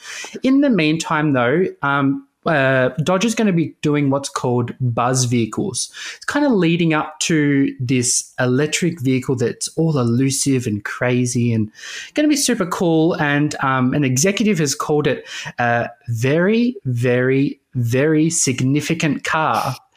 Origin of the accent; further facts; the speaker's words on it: Australia; I'm from Australia and I'm not American.